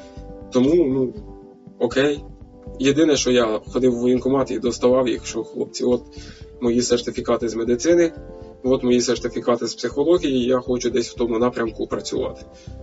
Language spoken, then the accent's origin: Ukrainian; Kyiv Oblast, Ukraine; now in Vinnytsia, Ukraine; а я взагалі з Київської області. Хоча, в принципі, живу у Вінниці.